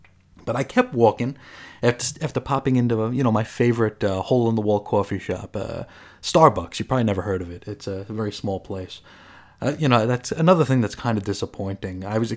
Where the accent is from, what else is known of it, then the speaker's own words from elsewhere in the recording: New York, United States; because I grew up in Brooklyn, Staten Island, and Long Island.